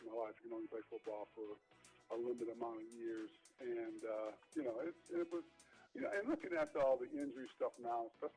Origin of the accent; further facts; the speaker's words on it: Michigan, United States; I grew up in Michigan, and that was the team I followed, so.